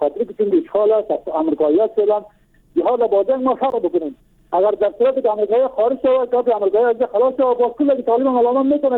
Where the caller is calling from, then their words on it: Bamyan, Afghanistan; از بامیان هستم.